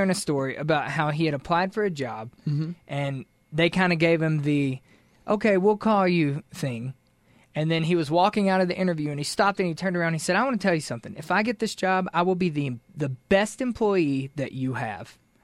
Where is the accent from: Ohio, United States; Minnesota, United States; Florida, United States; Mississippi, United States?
Mississippi, United States; I grew up in Mississippi, man.